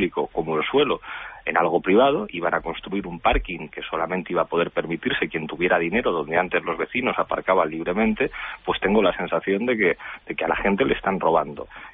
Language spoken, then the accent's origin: Spanish; Spain; Yo soy español y soy patriota